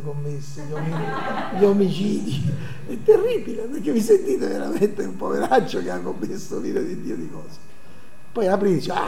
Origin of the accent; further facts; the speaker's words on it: Naples, Campania, Italy; accent: Neapolitan; now in Rome, Italy; io abito al centro di Roma, sono napoletano, parlo con accento napoletano e frequento i bar del centro di Roma